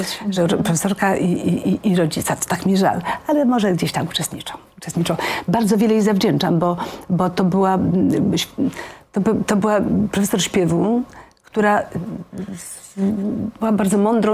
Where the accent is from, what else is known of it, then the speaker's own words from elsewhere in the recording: Świętokrzyskie Voivodeship, Poland; dzieciństwo spędziłam, co też tej książki wynika, na wsi sandomierskiej, tak, bez prądu elektrycznego, czy przy lampie naftowej.